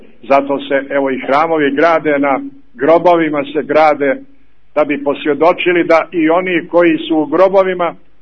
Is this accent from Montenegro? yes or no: yes; Montenegro; Evo kod nas u Crnoj Gori još je kap ostao i željezara